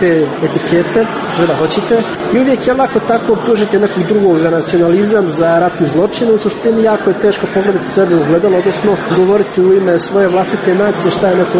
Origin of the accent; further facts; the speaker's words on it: Republika Srpska, Bosnia & Herzegovina; Dolazim iz Bosne i Hercegovine, dolazim iz Republike Srpske, ja sam ta bosanski Srbin, kako vole da imenuju